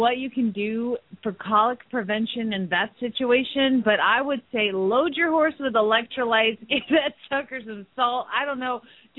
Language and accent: English; Phoenix, Arizona, United States; from Phoenix, Arizona